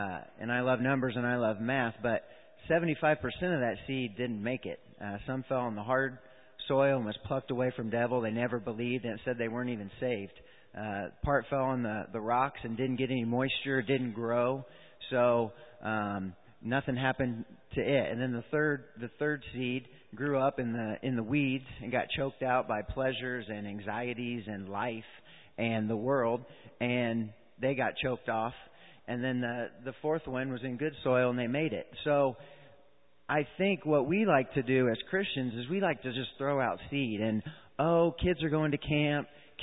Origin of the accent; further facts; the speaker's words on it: Kokomo, Indiana, United States; that we received when we grew up in Kokomo